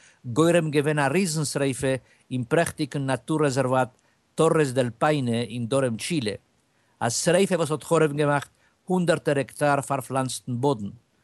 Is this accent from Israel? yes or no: yes; Israel; Bei uns in Israel in die 60er und 70er Jahren ist gegangen verkehrt